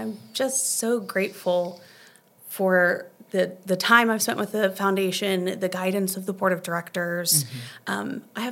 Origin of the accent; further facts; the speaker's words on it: Destin, Florida, United States; Came back home because I'm born and raised in Destin.